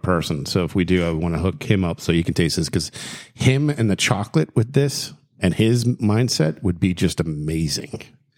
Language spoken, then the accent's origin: English; North Miami, Florida, United States; born there; My mom and dad lived in Hollywood. I was born in North Miami General Hospital.